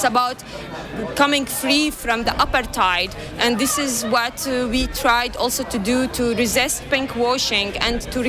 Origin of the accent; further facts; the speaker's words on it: Jordan; English is a second language; and me, I come from Jordan.